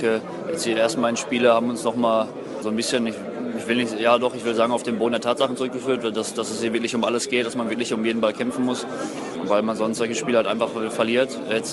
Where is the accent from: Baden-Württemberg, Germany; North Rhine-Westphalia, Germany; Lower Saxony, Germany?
North Rhine-Westphalia, Germany; Ja, NRW ist halt meine Heimat